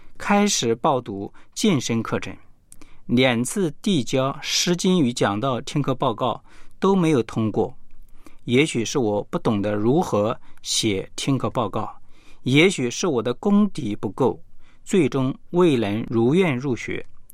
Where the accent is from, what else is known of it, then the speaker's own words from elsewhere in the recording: Anhui, China; 我是安徽的